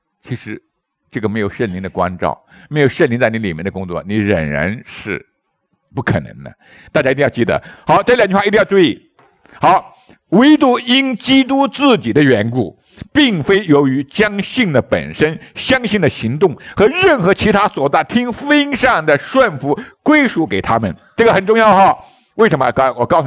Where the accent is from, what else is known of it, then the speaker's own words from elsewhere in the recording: China; 就像我们中国人一样的